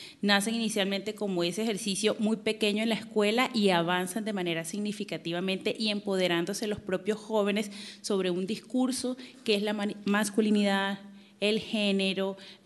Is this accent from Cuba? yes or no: no; Colombia; Vengo de Colombia.